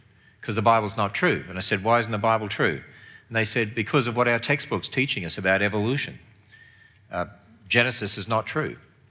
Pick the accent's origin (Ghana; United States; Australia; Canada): Australia; accent: southern; I have a southern accent. Very deep southern. I come from Australia originally.